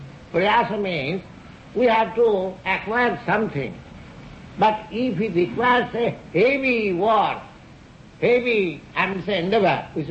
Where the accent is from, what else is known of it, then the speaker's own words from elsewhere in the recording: India; English is a second language; Just like I'm an Indian sannyasi, I come to a country, to your country.